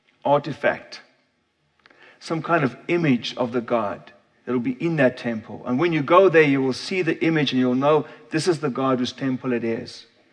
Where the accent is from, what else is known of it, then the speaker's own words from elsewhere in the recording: South Africa; moved away; also born or lived in Korea; Growing up in South Africa, we didn't have any temples.